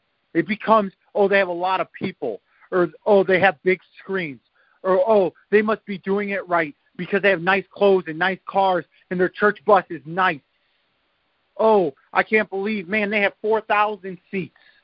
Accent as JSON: {"language": "English", "town": "Fairbury", "region": "Illinois", "country": "United States", "tie": "born or raised there", "also_born_or_lived": "Chicago", "said": "I was born in Chicago, but as I got older, my brothers got in trouble, and my mom moved us further and further south in Illinois. I ended up in a small town called Fairbury."}